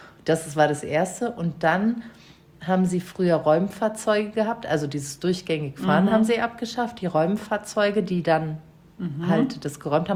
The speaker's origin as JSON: {"language": "German", "town": "Munich", "region": "Bavaria", "country": "Germany", "said": "ich bin ja Münchnerin und ich habe den großen Fehler gemacht. Ich bin aus München raus. Ich bin nach Regensburg."}